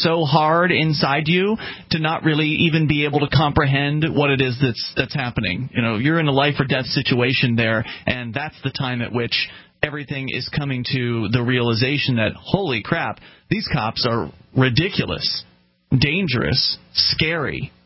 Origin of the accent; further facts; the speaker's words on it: Sarasota, Florida, United States; Reading a disturbing story from Mark in my hometown of Sarasota, Florida